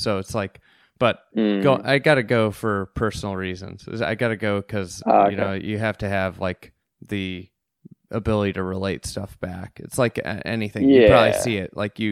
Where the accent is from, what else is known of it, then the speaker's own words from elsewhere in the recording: United States; I'm like an American. I'm just an American golfer.